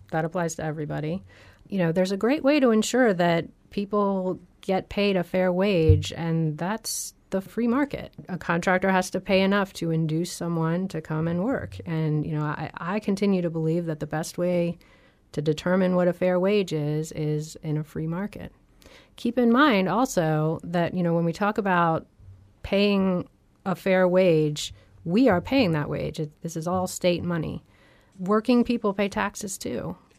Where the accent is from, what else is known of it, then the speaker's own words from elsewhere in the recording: Virginia, United States; I grew up in Virginia, which doesn't have a prevailing wage.